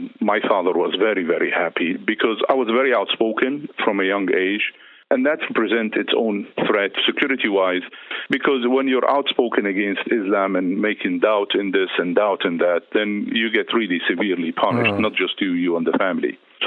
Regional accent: Damascus, Damascus Governorate, Syria; When I was an early teenager growing up in Damascus, I memorized the entire Quran, cover to cover, 600 pages of it.

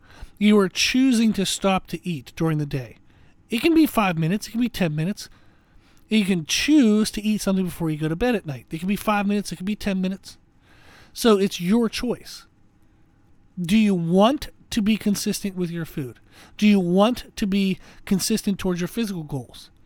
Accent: Pennsylvania, United States; now in Rock Hill, United States; I grew up in Pennsylvania, so we had Sheetz.

